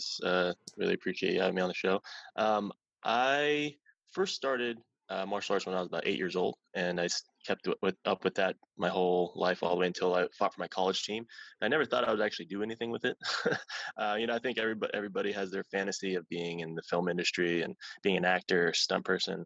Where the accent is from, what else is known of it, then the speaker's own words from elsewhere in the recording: Ohio, United States; moved away as an adult; I'm originally from Ohio. I came to out here to go to college in San Diego